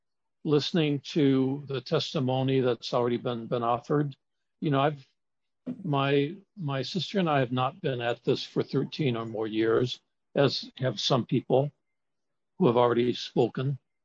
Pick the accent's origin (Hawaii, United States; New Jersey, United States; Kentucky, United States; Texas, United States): Hawaii, United States; Though I was born and raised on Oahu and I live in Honolulu, my siblings and I have always considered Kauai our ancestral home because that's where our mama is from.